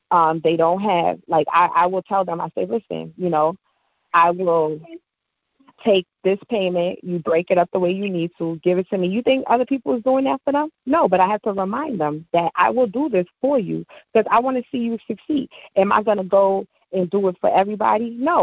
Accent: Brooklyn, New York, United States; You're from Brooklyn. I'm from Brooklyn.

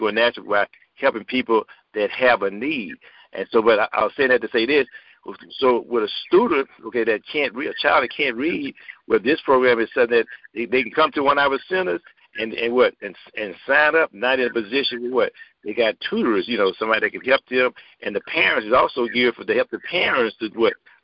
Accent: Beaumont, Texas, United States; I'm from Beaumont, Texas. I'm 90 miles away from her.

